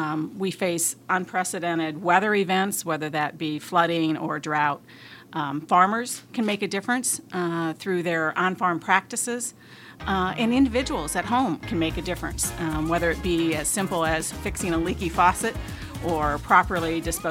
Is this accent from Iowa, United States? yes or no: yes; Iowa, United States; I grew up on a grain and livestock farm in Northeast Iowa, and that's where my work ethic, family values, and interest in agriculture really originated.